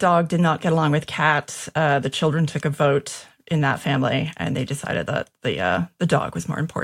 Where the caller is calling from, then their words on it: Birmingham, West Midlands, United Kingdom; I am joining you from Birmingham, England, original Birmingham … Birmingham.